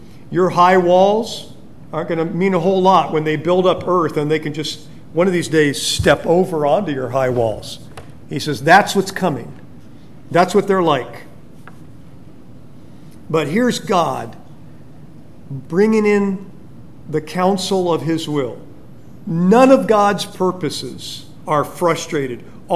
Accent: California, United States; As a young boy growing up in California, I got to visit my grandfather in Indiana

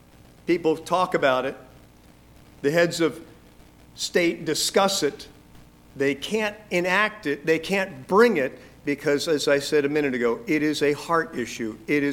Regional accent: California, United States; Most of you know I grew up in California, went and got my Bible education, found somebody who would actually say I do, married me, went back to California, worked in a small church.

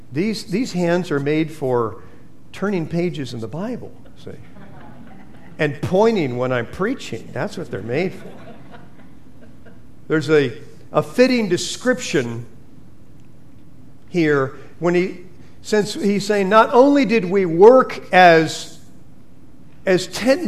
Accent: United States; I'm all for being an American, okay?

